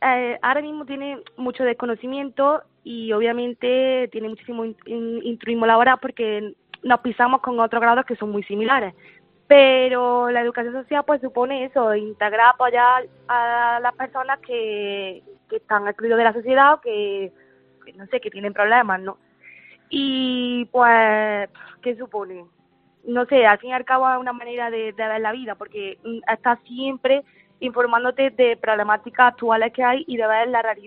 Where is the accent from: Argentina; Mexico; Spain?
Spain; Villafranca de Córdoba, Andalusia; Yo soy de Córdoba, de un pueblo de Villafranca.